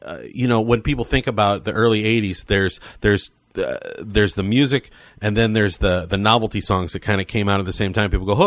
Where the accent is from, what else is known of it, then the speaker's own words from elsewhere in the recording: St. Louis, Missouri, United States; I'll tell you, I grew up in St. Louis, right?